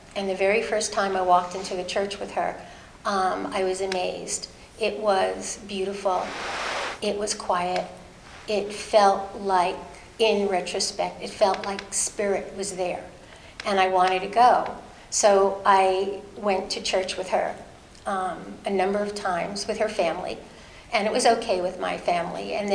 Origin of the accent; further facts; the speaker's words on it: New York City, New York, United States; I was born in the Bronx. I grew up in the Bronx. I grew up in a neighborhood that was called Hillside, and there were no hills.